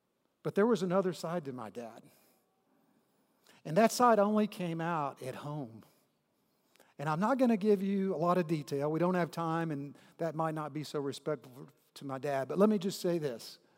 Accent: Wharton, Texas, United States; I grew up in Wharton, Texas. I'm a small town boy, population 8,000.

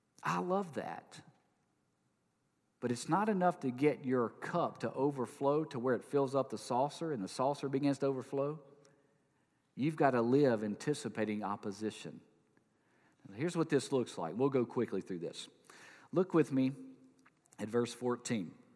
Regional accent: Louisiana, United States; But when we cross the line to get into Louisiana, everybody knows.

